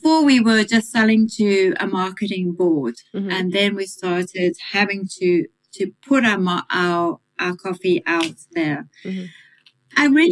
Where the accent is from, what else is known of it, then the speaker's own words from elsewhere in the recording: Manicaland, Zimbabwe; growing up on a coffee farm was amazing. It was a beautiful childhood. I grew up in the Eastern Highlands of Zimbabwe, mm-hmm. with beautiful views across the coffee bushes into Mozambique. Our area was actually called the Mountains of the Mist.